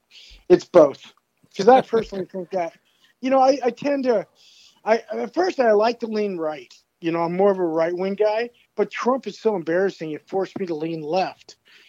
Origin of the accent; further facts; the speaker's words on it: United States; And I'm the American in the band. Well, actually, there's two Americans in the band now.